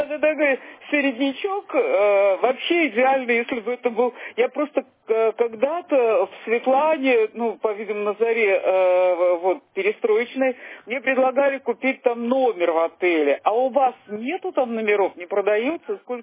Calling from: Saint Petersburg, Russia; Я из Санкт-Петербурга вам звоню

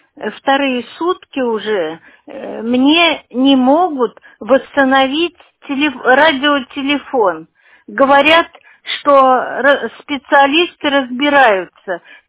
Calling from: Shushary, Saint Petersburg, Russia; я из Шушар, Соколова, Первомайская, 19, корпус 1, квартира 51.

